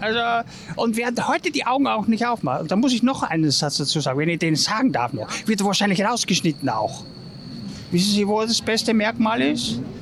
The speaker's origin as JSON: {"language": "German", "country": "Austria", "lives_now": "Germany", "said": "Erstens einmal darf ich darüber gar nichts sagen, weil ich bin Ösi."}